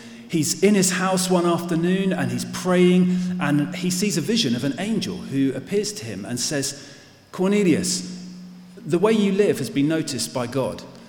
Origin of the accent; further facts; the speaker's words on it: Reading, South East England, United Kingdom; I grew up in Reading, by the way. I was born in Reading, grew up in Reading. And so that's home for me.